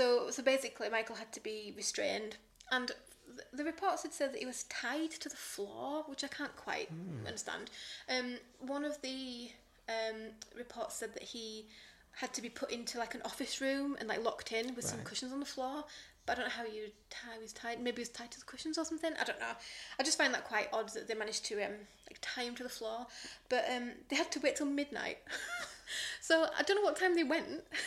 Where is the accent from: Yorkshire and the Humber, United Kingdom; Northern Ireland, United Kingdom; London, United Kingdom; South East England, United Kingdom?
Yorkshire and the Humber, United Kingdom; Barnsley; So I'm from Barnsley and I kind of know where this is